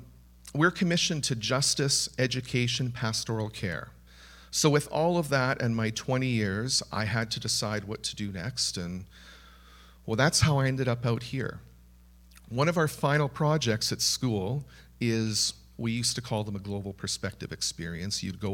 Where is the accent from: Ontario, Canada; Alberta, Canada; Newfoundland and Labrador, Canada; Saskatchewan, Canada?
Alberta, Canada; Edmonton; moved away; I'm from Edmonton. I'm not from the island. I moved out here from the prairies last spring, right at the beginning of COVID.